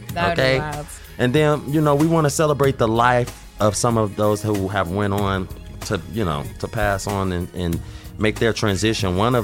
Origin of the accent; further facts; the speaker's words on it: Chicago, Illinois, United States; And shout out to … because he's from my hometown, Chicago.